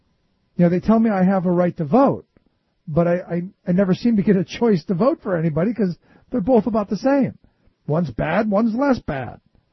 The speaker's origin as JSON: {"language": "English", "town": "Cleveland", "region": "Ohio", "country": "United States", "tie": "born or raised there", "said": "because I look at my hometown, where I grew up in Cleveland."}